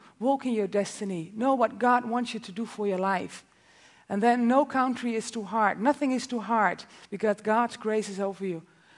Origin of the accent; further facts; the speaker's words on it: Netherlands; It's 4 times bigger than Holland. I'm from Holland. I always like to measure it with Holland.